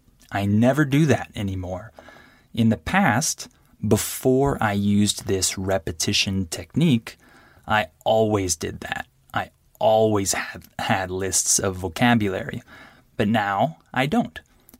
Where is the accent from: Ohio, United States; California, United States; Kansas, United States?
California, United States; first language English; I'm from California, and I love languages.